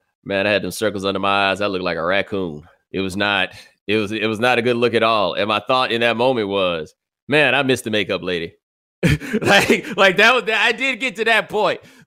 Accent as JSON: {"language": "English", "region": "Texas", "country": "United States", "said": "maybe part of that is because I'm from Texas"}